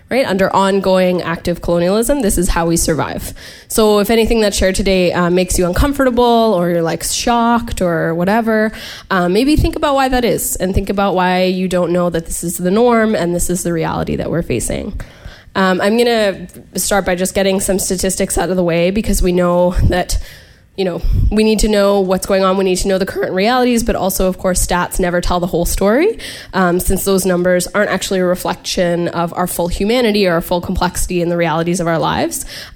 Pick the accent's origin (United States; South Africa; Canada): Canada; Mississauga, Ontario; now in Toronto, Canada; I grew up in Mississauga in Port Credit on Mississauga's New Credit territory, and I currently live in Toronto